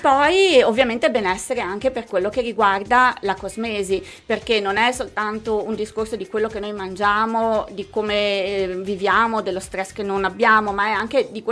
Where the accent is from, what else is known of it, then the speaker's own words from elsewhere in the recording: Belluno, Veneto, Italy; born there; now in Rovigo, Italy; Io sono nata a Belluno, ma da tanti anni ormai vivo in provincia di Rovigo.